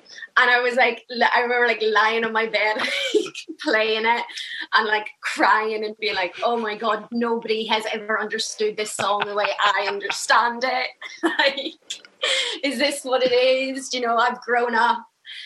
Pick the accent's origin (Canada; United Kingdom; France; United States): United Kingdom; Belfast, Northern Ireland; I grew up in Balmerfe, and I went to St Dominic's, which is on the Falls Road.